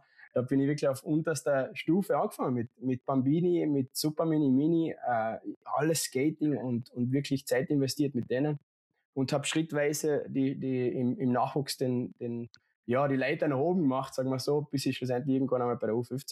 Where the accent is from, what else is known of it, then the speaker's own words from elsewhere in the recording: Austria; als Österreicher im Hockeyland Schweden habe ich gekriegt